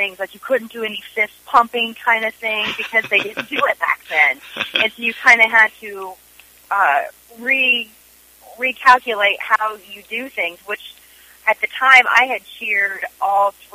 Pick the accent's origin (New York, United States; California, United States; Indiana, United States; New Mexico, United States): Indiana, United States; I don't think any kind of accent at all, but, you know, I grew up in Indiana my whole life.